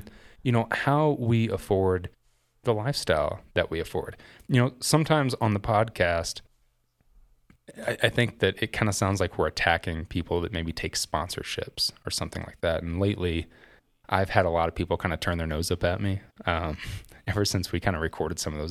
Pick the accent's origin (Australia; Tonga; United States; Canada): United States; Indiana; I should know this stuff. I grew up in Indiana.